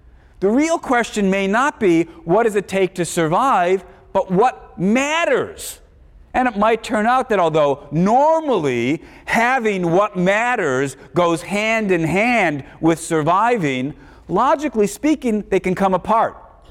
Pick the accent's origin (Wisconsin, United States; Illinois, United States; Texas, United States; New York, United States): Illinois, United States; Chicago; Doesn't remember being … doesn't remember growing up in Chicago, doesn't remember my family